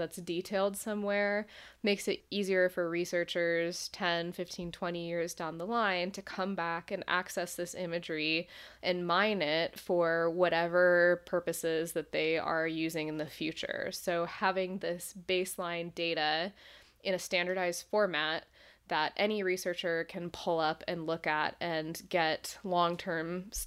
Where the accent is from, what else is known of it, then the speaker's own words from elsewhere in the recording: Boise, Idaho, United States; yeah, I was born and raised in Boise, actually.